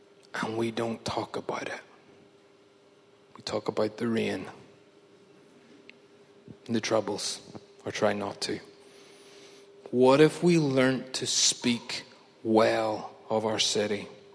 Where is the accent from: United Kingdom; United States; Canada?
United Kingdom; Ballymena, Northern Ireland; but I didn't grow up here. I grew up in Ballymena. It's God's country.